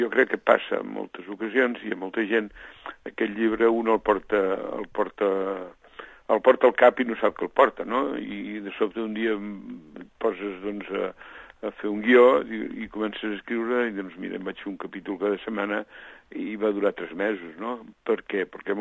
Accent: Catalonia, Spain; jo soc de l'Urgell, però més o menys venim del mateix lloc.

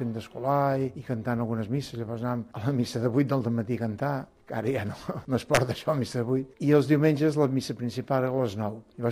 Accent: Vilafranca del Penedès, Catalonia, Spain; de Vilafranca del Penedès, nascut al setembre del 1940, 72 anys.

